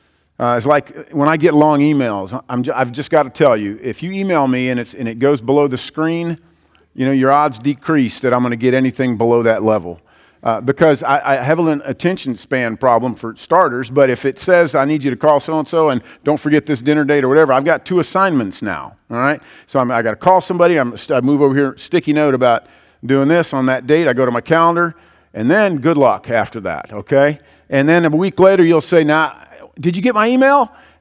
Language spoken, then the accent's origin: English; Iowa, United States; I grew up in Iowa, and in Iowa, everybody wrestles.